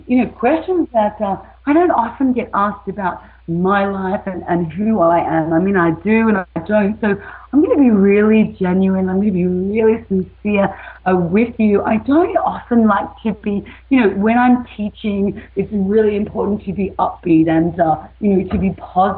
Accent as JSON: {"language": "English", "country": "Australia", "tie": "born there", "also_born_or_lived": "Papua New Guinea", "said": "I was born in Australia. I lived the first year of my life in Papua New Guinea."}